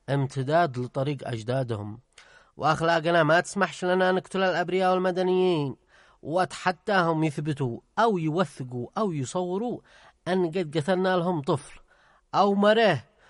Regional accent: Yemen; كان عندنا في اليمن

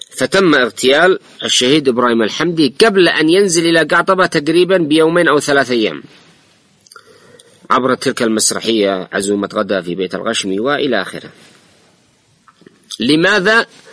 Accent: Yemen; وهذا موضوع مهم جدا ينبغي علينا أن نلتفت إليه كيمنيين

